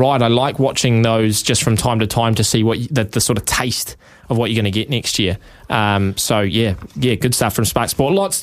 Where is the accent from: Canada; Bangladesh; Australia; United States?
Australia; I did used to get confused seeing the name … pop up on golf leaderboards, thinking, and being an Australian as well.